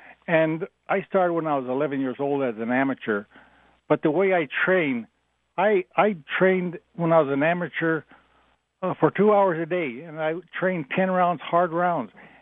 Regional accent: Montana, United States; I was born and raised on the Flathead Reservation in Montana.

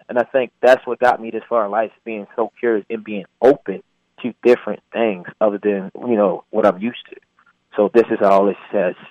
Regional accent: Baltimore, Maryland, United States; Growing up in Baltimore City, a lot of the kids who got attention was because they did bad.

